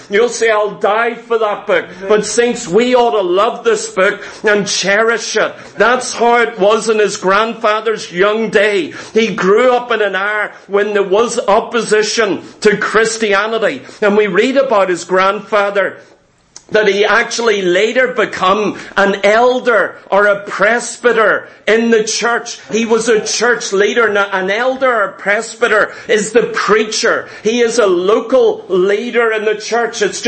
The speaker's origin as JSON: {"language": "English", "country": "Ireland", "said": "Sorry to tell you that, as an Irish people, but Patrick wasn't Irish. More Irish than you, more Irish than me, more Irish than all of us."}